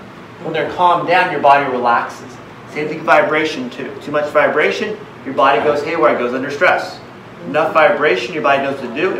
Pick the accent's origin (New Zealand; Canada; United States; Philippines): Philippines; Philippines. Yeah, I'm Filipino.